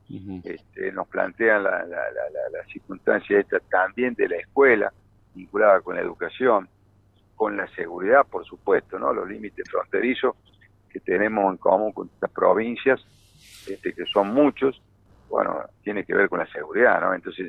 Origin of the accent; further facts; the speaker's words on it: San Luis, Argentina; Siempre yo lo veo positivo, por procedencia y por pertenencia, porque soy de San Luis